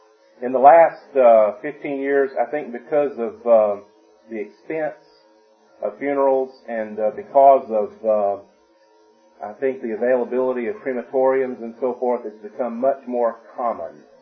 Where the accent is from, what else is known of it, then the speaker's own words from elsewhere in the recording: Deep South, United States; I was raised that way. I was raised in the Deep South